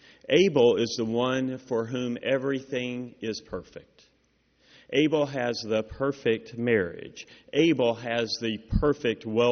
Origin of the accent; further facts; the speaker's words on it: Kentucky, United States; Now, I doubt you went to the same elementary school that I did since I grew up in Kentucky